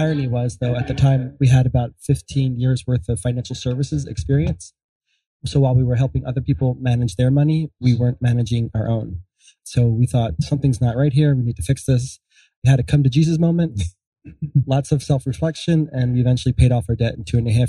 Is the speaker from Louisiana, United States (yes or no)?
no; Denver, Colorado, United States; We're from Denver, Colorado.